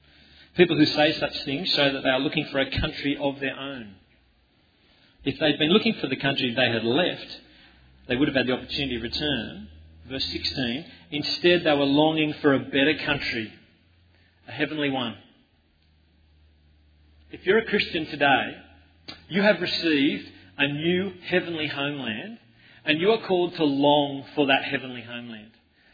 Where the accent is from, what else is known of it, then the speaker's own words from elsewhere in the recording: New South Wales, Australia; I was born in Canada, but I spent most of my life in Australia. But what that means is I have a citizenship in Canada and in Australia, and so my identity is an Australian, Canadian, whatever you want to call it.